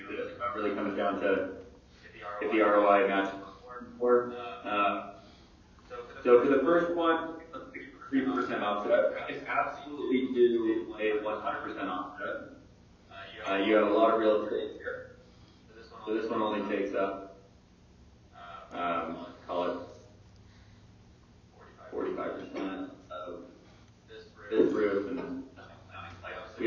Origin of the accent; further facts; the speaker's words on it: Salt Lake City, Utah, United States; Okay, so a little bit about me. I grew up in Salt Lake, graduated from BYU.